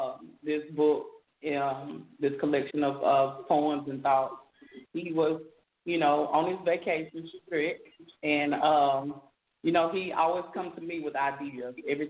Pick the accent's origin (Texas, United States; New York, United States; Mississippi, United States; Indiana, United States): Mississippi, United States; Amory; now in Olive Branch, United States; No, not originally from Olive Branch. I'm also from Amory, Mississippi.